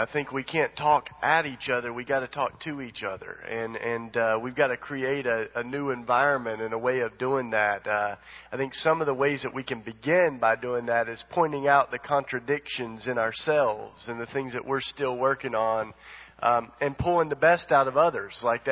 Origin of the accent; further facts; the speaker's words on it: Tennessee, United States; Like, I came from East Tennessee to Philadelphia, and I put my book, my high school yearbook on a shelf, and it had the Confederate flag on the front of it.